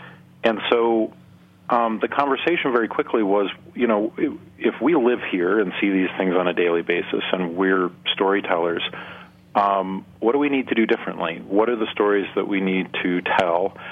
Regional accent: Nebraska, United States; Whether it's here in my home state of Nebraska, which has some intensely complex politics and regional divides

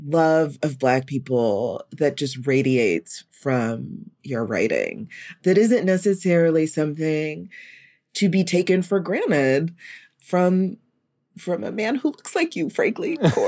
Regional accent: North Carolina, United States; I grew up in North Carolina with a Sephardic Jewish mother from Suriname.

